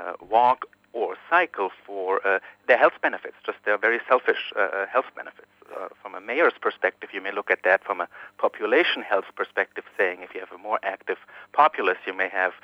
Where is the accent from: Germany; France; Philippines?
Germany; English is a second language; moved away as an adult; now in United States; as my accent may tell you, I'm originally from Germany, and I'm in the U.S. now for 10, 11 years.